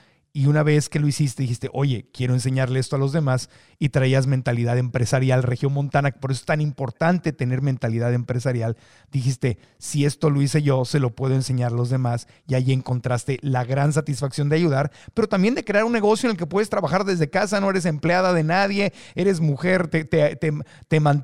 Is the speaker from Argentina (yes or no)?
no; Monterrey, Nuevo León, Mexico; Y como buena mujer regiomontana, que es la ciudad, bueno, San Pedro Garza García, que está en Nuevo León, en Monterrey